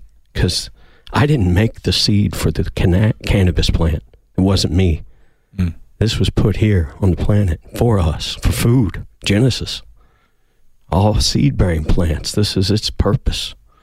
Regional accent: Midwest, United States; now in Tucson, United States; I'm not from Tucson or Arizona. I find that as an honor and a privilege to be offered that. Because growing up in the middle of the country, in the heartland, knowing where we are now, I just want to see more love.

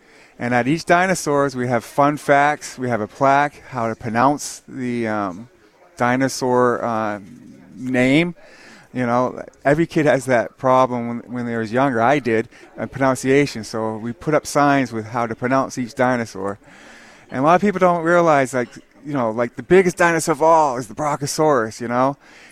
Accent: Maine, United States; I'm from Maine.

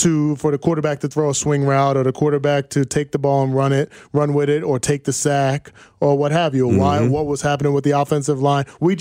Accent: New Jersey, United States; Like, I'm from Jersey, son. We got bars. We grow up with bars.

